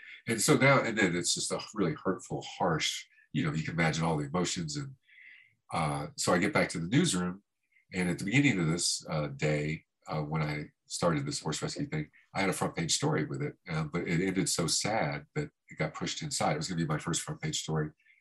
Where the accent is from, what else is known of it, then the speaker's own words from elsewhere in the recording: Florida, United States; I'm from Florida. I've never seen a mountain. I've been in California 2 months, but I've been rappelling in sneakers today.